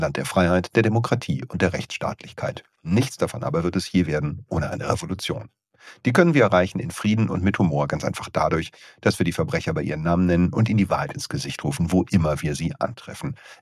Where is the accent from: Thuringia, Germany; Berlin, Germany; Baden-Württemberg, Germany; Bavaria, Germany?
Berlin, Germany; dass du da in Zehlendorf aufgewachsen bist in Berlin. Das bin ich ja auch.